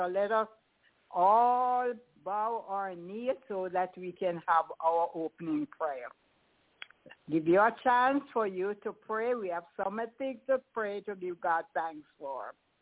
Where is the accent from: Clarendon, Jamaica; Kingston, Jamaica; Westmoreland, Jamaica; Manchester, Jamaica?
Kingston, Jamaica; So this evening, we are here from all different parts of the world. I am here from Kingston, Jamaica.